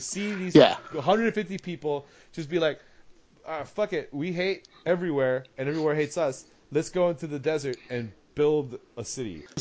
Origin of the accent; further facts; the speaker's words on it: Houston, Texas, United States; It's 30 miles outside of Houston. We're both from Houston.